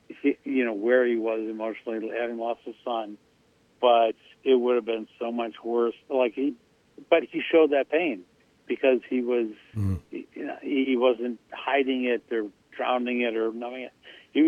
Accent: Madison, United States; And it's here right in my hometown of Madison, the startup.

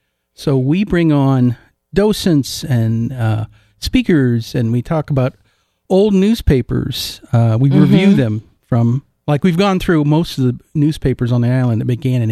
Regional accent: Canada; I remember growing up in Canada, keep your stick on the ice, which meant keep focused.

